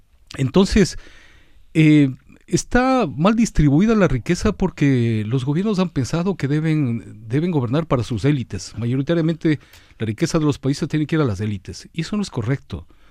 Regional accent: Ecuador; Somos orgullosamente latinoamericanos, orgullosamente ecuatorianos. Invitarles a que visiten nuestro país, Ecuador.

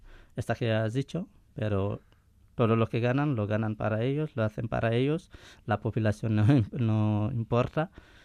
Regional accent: Guinea; also born or lived in Gambia; Yo soy de Guinea, nací en Gambia, pero soy de Guinea.

